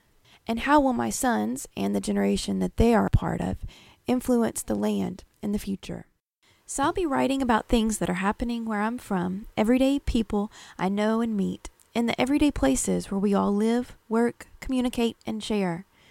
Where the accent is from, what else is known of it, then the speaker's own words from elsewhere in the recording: Dardanelle, Arkansas, United States; Both sides of my family have lived in Yell County, Arkansas for generations. I grew up in Dardanelle, right on the Arkansas River, across the water from the larger town, relatively speaking, of Russellville.